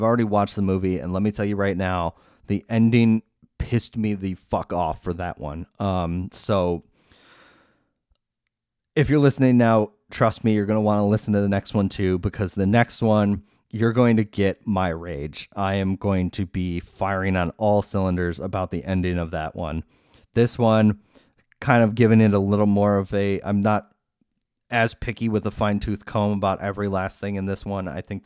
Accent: Downers Grove, Illinois, United States; The Curse of Downers Grove, which is about my hometown.

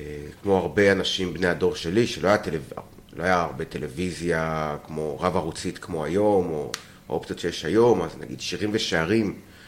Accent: Kibbutz Tzurim, Southern District, Israel; במקור אני בן קיבוץ צורים, שזה בצפון הנגב, צפון מערב הנגב, במועצה אזורית אשכול, בפאה המזרחית של מועצה אזורית אשכול.

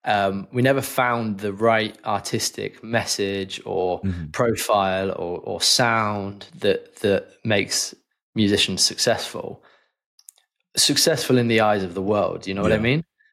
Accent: Leamington, West Midlands, United Kingdom; also born or lived in London; So I had moved back from London to my hometown in Leamington and had to get a job.

